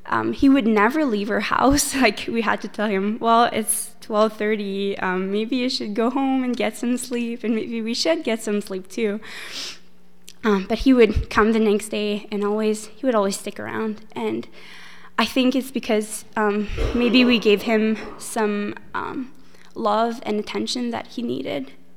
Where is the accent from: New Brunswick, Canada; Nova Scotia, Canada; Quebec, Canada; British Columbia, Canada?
Quebec, Canada; now in Edmonton, Canada; actually I'm not from Edmonton, I'm from Quebec.